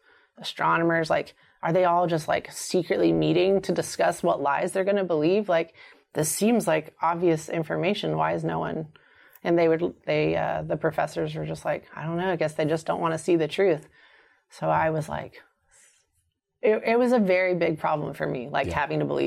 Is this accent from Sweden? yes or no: no; the South, United States; so growing up in the South, you know that Catholics aren't really Christian.